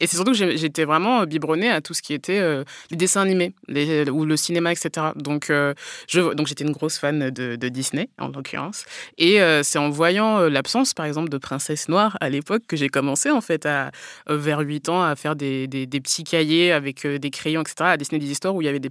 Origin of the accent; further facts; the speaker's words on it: Orléans, Centre-Val de Loire, France; born there; Bah, je suis née à Orléans